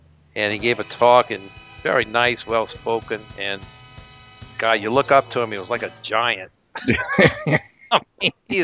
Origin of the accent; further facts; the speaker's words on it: LaPlace, Louisiana, United States; born there; A Saints fan because I was born in LaPlace and Saints got their franchise. That was my team, a local team.